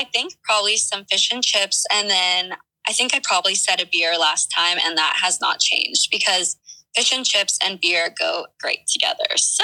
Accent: Texas, United States; Obviously, being a Texan, I think it's going to be incredible.

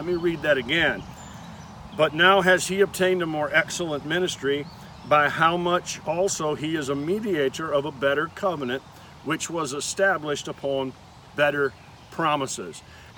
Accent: New York, United States; I'm here from Boosti, New York

